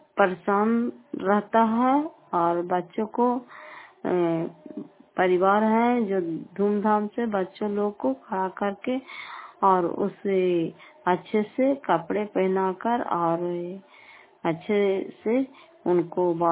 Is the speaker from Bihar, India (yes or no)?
yes; Fatehpur, Bihar, India; घर फतेहपुर, पंचायत मकरावता, प्रखंड कराय पसराय, जिला नालंदा के निवासी हूं